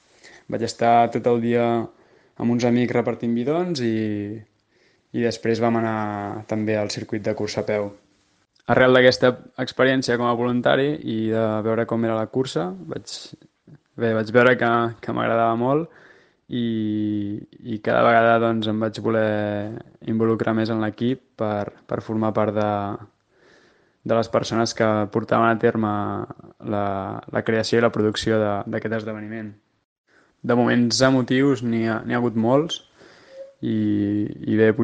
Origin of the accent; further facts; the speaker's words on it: Barcelona, Catalonia, Spain; sóc de Barcelona i tinc 29 anys.